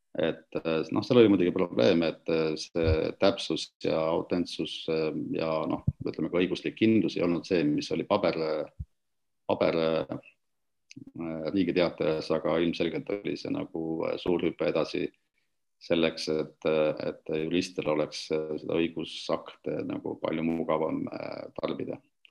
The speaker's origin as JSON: {"language": "Estonian", "town": "Viljandi", "region": "Viljandi County", "country": "Estonia", "said": "Ingliskeele baas, mida tulin Viljandist, ei olnud väga hea."}